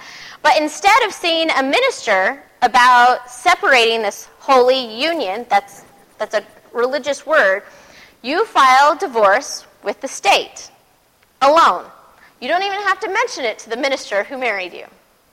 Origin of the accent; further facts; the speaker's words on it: Las Vegas, Nevada, United States; Come on, I grew up in Vegas.